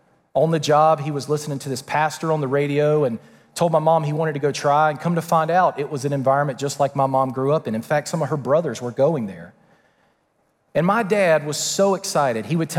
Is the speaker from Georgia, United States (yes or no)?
yes; Georgia, United States; because that is unusual for a kid in the 90s growing up in South Georgia